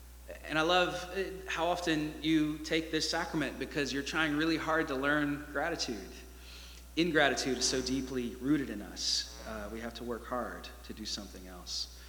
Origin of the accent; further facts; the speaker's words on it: United States; now in Canada; I'm an American, and so I used to say that Thanksgiving was the most American of holidays.